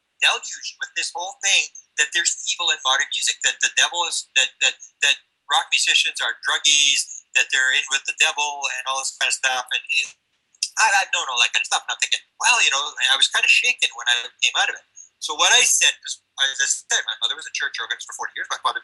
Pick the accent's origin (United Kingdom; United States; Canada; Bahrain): Canada; Winnipeg, Manitoba; I'm from Winnipeg, Manitoba, Canada.